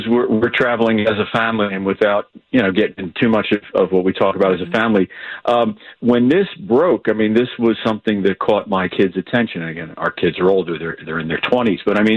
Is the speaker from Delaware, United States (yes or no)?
no; Philadelphia, Pennsylvania, United States; So it's been a new experience for a kid from South Philly